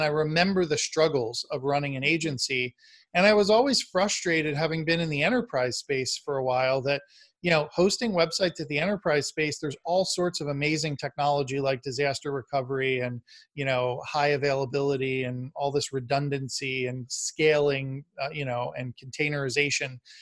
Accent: Florida, United States; Well, we'll meet there because I'm actually originally from Florida. So I feel like I got to go to Miami and represent.

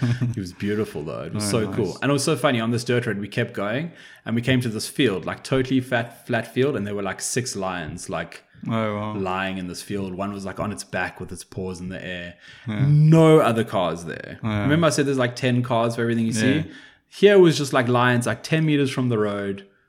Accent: Eastern Cape, South Africa; So, where I grew up in the Eastern Cape, sort of at the... Quite south in South Africa, on the south coast or, like, southeast coast

